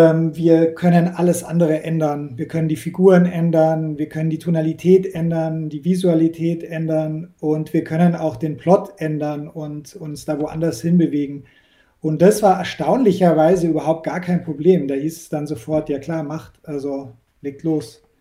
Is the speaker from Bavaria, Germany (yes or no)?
yes; Bavaria, Germany; also born or lived in Munich; Und ich bin an der Grenze zu Österreich aufgewachsen.